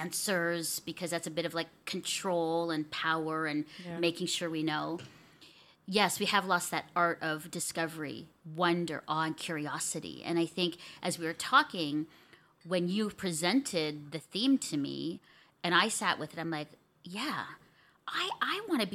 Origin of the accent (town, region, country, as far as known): Canada